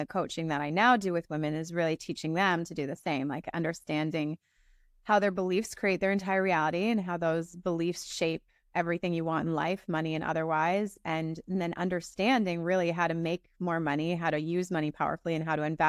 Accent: London, Ontario, Canada; also born or lived in Calgary; so I'm Canadian. I'm originally from London, Ontario, and I spent many years climbing the corporate ladder as a commodities trader in Calgary, Alberta

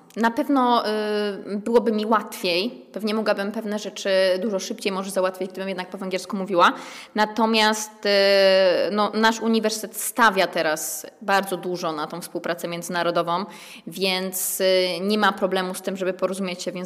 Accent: Kraków, Lesser Poland, Poland; now in Hungary; Ja uwielbiam Węgry, jestem z Krakowa.

